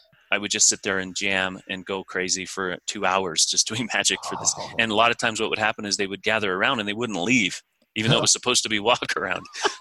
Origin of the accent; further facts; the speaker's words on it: Pueblo, Colorado, United States; I grew up in construction with my father, who has built a ton of the houses in my hometown of Pueblo, Colorado.